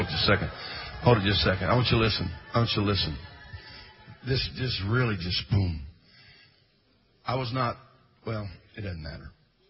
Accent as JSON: {"language": "English", "region": "Midwest", "country": "United States", "said": "I'm from the Midwest. Don't be doing that to me. It's got to be Joe or Sally."}